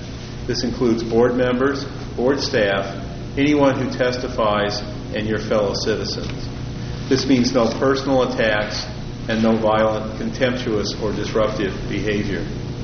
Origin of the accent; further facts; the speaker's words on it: Bishop, California, United States; I'm from Bishop, and I'm the chairman.